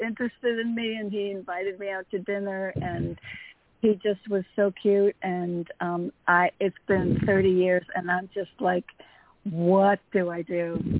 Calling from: Connecticut, United States; in Connecticut.

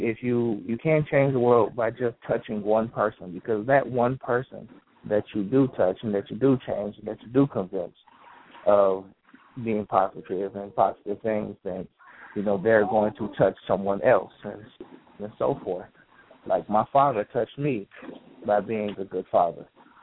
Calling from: Detroit, Michigan, United States

